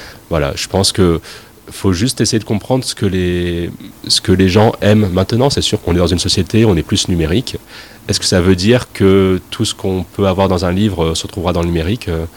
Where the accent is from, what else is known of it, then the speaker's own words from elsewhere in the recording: Sisteron, Provence-Alpes-Côte d'Azur, France; moi j'ai grandi ici en fait. Je viens de la vallée de Jabron qui est juste à côté, puis tout mon collège-lycée j'ai fait ici à Sisteron. C'est une ville, c'est celle où j'ai grandi en fait, que j'ai toujours adoré